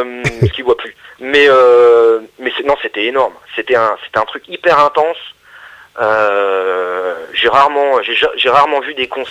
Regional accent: France; peut-être qu'il n'est pas, assez connu, reconnu par chez nous en France

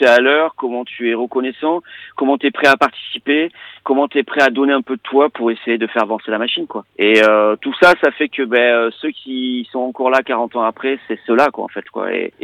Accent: France; je suis français, et parce que des fois, je suis pas black

